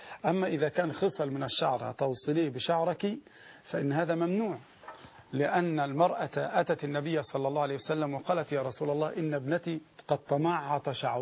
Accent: Egypt; يعني ليس هو النقاب السعودي المعروف عندنا في مصر

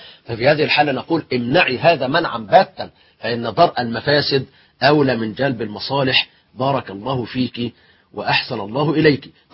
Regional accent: Egypt; يعني ما بينك أنت وسلفاتك كما نسميهم في اللغة العامية عندنا في مصر اللي هما زوجات إخوان الزوج

